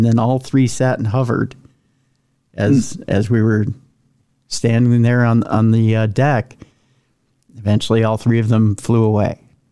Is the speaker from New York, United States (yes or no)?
no; Minnesota, United States; accent: Minnesota; I got a boat, listen to me with my Minnesota accent.